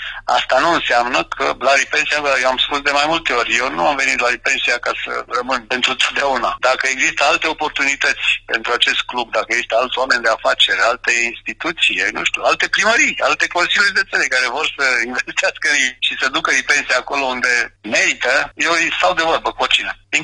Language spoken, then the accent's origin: Romanian; Timișoara, Timiș County, Romania; suntem din Timișoara